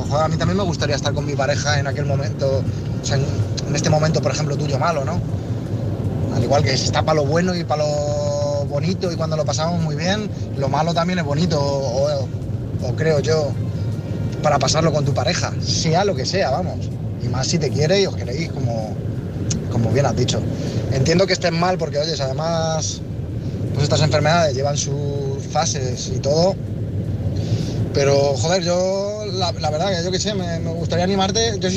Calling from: Madrid, Community of Madrid, Spain; de Madrid

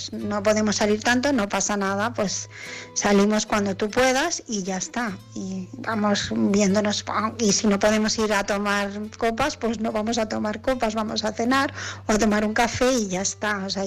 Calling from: Barcelona, Catalonia, Spain; de Barcelona

